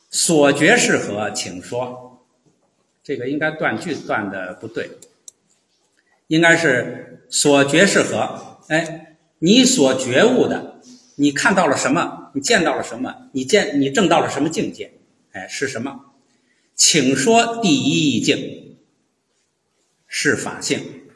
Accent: China; 我们中国人读的时候就很简单了

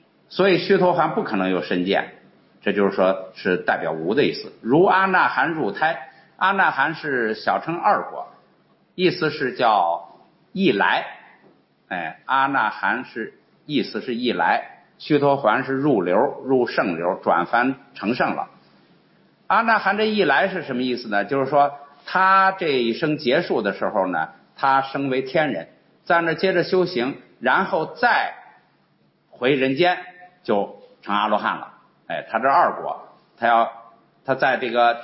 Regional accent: China; 这可能就是根据我们中国人的那个语言习惯，是吧？

